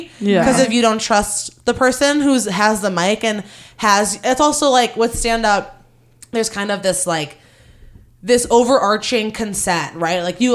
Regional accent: Highland Park, Illinois, United States; In Highland Park, Illinois, suburb of Chicago.

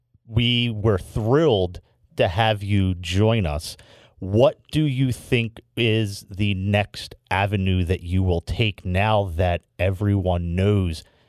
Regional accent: Philadelphia, Pennsylvania, United States; And I guess it's just from growing up in Philadelphia, a major urban center that we are blessed to be able to have so many different ethnic cuisines.

